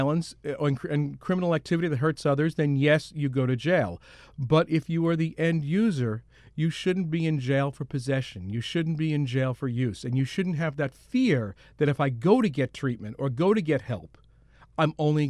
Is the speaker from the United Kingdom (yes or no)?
no; New York, United States; Being a New Yorker, I actually worked some Mercedes-Benz fashion weeks.